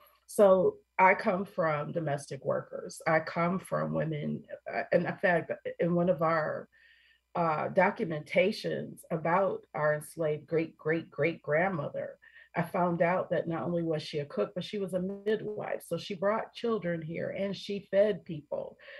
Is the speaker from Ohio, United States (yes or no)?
yes; Cleveland, Ohio, United States; And I grew up in Cleveland, Ohio.